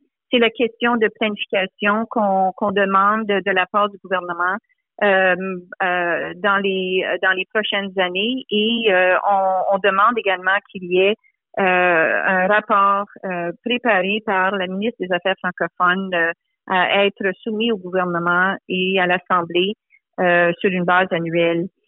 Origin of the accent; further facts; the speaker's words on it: Ontario, Canada; on apporte une fierté en tant que franco-ontarien et franco-ontarienne.